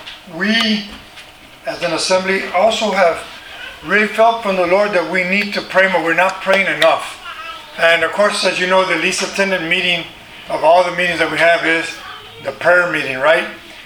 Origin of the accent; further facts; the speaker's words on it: Galveston, Texas, United States; I grew up near Galveston Island by the ocean.